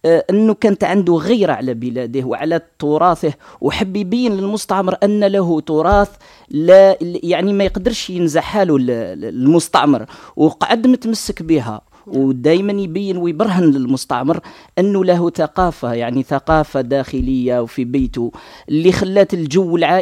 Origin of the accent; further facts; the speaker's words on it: Algeria; هنا في الجزائر